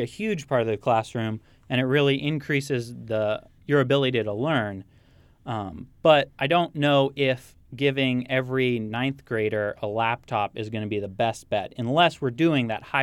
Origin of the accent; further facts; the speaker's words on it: Sandpoint, Idaho, United States; up where I grew up in Sandpoint